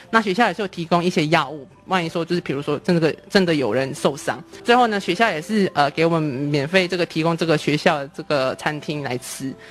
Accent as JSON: {"language": "Chinese", "country": "Indonesia", "second_language": "Chinese", "said": "我是来自印尼的外籍生。那在印尼的家乡呢是很少地震的，就是我家乡部分那边是很少地震的。那我已经4年多已经没有回过家了"}